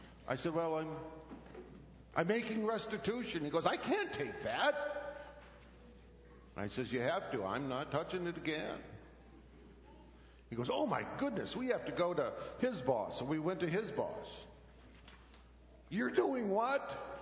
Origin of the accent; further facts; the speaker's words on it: Midland, Michigan, United States; I grew up in Midland